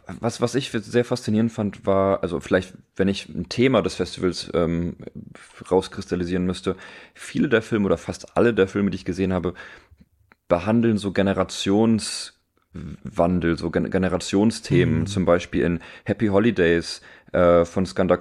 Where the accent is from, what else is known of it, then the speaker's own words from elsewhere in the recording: Aachen, North Rhine-Westphalia, Germany; was mir als Aachener ja sehr, sehr nahe steht